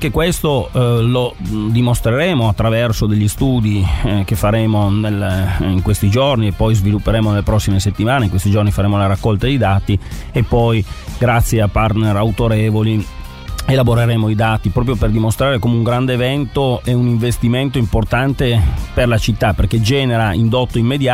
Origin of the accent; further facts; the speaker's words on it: Trieste, Friuli-Venezia Giulia, Italy; da cittadino, da triestino, sarei felicissimo